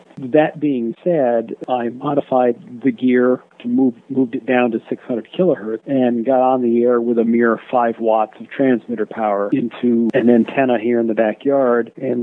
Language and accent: English; Vermont, United States; I remember and know from my roots of living and growing up in Vermont